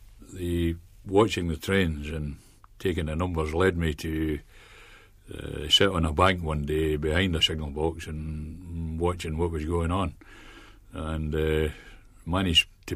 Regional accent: Scotland, United Kingdom; accent: Ayrshire; now in London, United Kingdom; I've been proud of my Ayrshire accent. It is an Ayrshire accent. I've lived in the London area now for 23 years, but I've defended it very well.

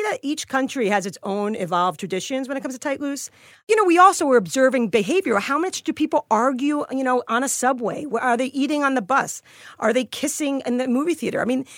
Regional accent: New York City, New York, United States; You go to here in New York City, my hometown, I'm proud of it, but we jaywalk like there's no tomorrow with babies in tow.

